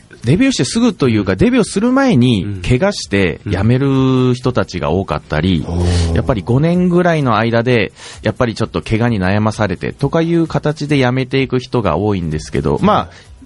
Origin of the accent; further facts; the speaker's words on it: Tosu, Saga, Japan; まあ、私の地元が鳥栖なんですけども、はい、まあ、その鳥栖の地元を、はい、まあ、元気に活性化したいっていう思いで